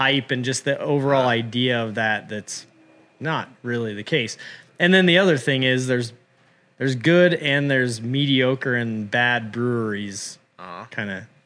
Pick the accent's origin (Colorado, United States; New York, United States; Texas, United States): Colorado, United States; that's, you know, I grew up in Colorado